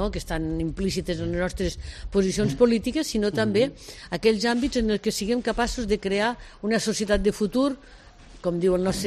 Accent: Bellloc d'Urgell, Catalonia, Spain; born there; now in Lleida, Spain; De Belllloc, nascuda a Belllloc d'Urgell, visco a Lleida des de fa molts anys, la qual cosa no m'impedeix dels dos llocs i soc sempre de Lleida. Lleida és casa meva.

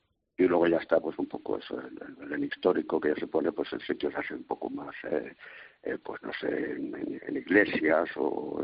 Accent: Toledo, Castilla-La Mancha, Spain; como toledano que soy, pues imagina que ha sido una gran satisfacción.

